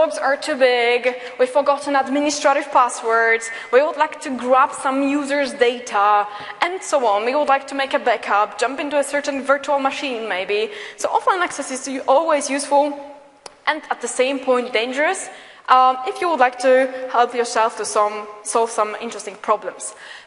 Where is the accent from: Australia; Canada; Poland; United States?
Poland; English is a second language; I'm from Poland. We don't like expensive stuff.